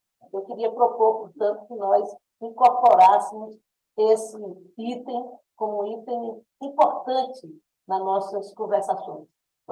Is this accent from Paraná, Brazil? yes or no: no; Bahia, Brazil; na Bahia um campus, que é o campus dos Malês, lá na minha terra e na terra do nosso líder, Antônio Brito